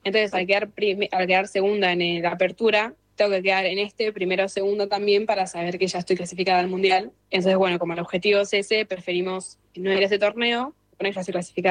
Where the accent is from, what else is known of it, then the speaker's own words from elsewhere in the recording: Lanús, Buenos Aires Province, Argentina; Sí, soy de Lanús.